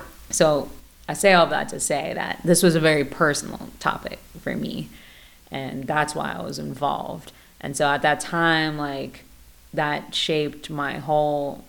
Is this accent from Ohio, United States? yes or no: yes; Beavercreek, Ohio, United States; I grew up in Beaver Creek, and so I'm aware of the racial tensions in Beaver Creek